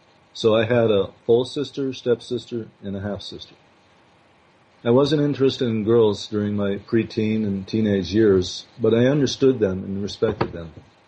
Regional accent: Plainfield, Connecticut, United States; born there; born on April 27th, 1948, the second child of … in Plainfield, Connecticut.

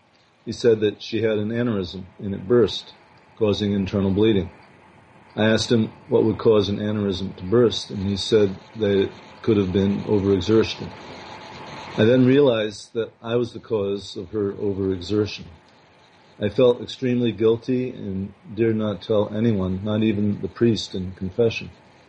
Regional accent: Plainfield, Connecticut, United States; born there; born on April 27th, 1948, the second child of … in Plainfield, Connecticut.

